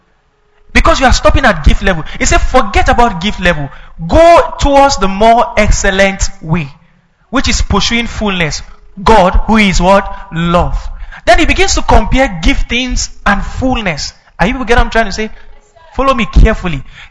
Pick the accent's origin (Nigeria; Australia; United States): Nigeria; Kaduna, Kaduna State; A sister was complaining to me recently from where I grew up in Kaduna about some certain things that were happening.